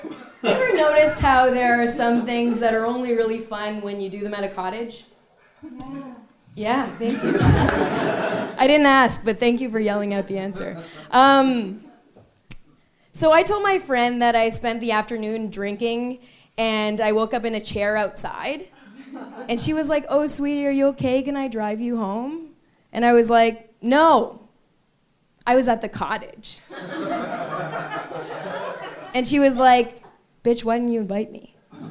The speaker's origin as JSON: {"language": "English", "town": "Sudbury", "region": "Ontario", "country": "Canada", "tie": "born or raised there", "said": "I grew up in Sudbury in the 90s."}